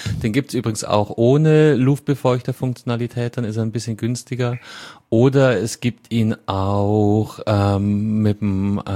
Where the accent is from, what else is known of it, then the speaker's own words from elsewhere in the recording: Bavaria, Germany; In meiner Heimat, ja, vom Bundesland her, hast du recht, ja.